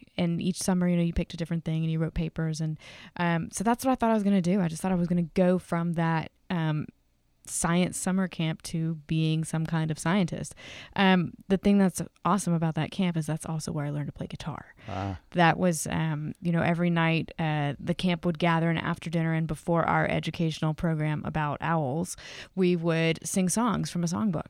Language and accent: English; Fredericksburg, Virginia, United States; I grew up in Fredericksburg, Virginia. Tiny Civil War town between D.C. and Richmond.